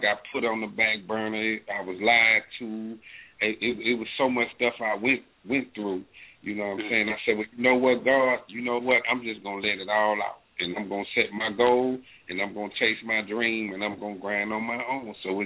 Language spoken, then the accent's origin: English; Baton Rouge, Louisiana, United States; I come from Baton Rouge, Louisiana, man. And I come from having nothing, you know.